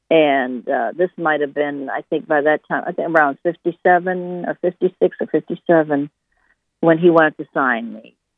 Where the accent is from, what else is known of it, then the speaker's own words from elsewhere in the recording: Detroit, Michigan, United States; I'm from Detroit. I was born and raised in Detroit.